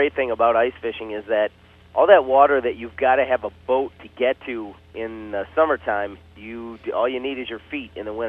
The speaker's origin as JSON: {"language": "English", "town": "Detroit", "region": "Michigan", "country": "United States", "tie": "born or raised there", "said": "I grew up in the Detroit area, so obviously Lake St. Clair was always a great place to ice fish"}